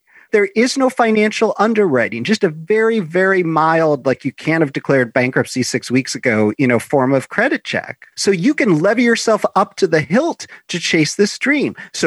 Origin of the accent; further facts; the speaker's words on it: Chicago, Illinois, United States; So I grew up in Chicago and the Land's End catalog back then was like more of a regional phenomenon.